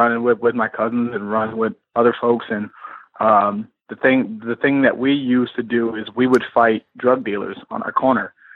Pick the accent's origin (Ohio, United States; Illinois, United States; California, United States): Ohio, United States; Cleveland; Well, again, that's all things that, you know, translate back to me growing up in Cleveland.